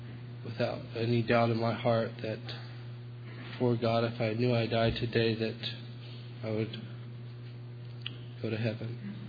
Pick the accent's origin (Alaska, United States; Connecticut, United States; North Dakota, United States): Alaska, United States; from Alaska.